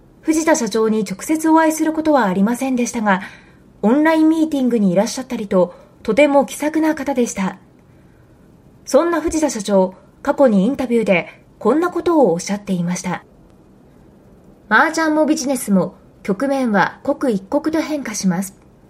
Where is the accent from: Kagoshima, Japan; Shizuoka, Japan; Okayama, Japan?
Okayama, Japan; 私は岡山県出身ですが、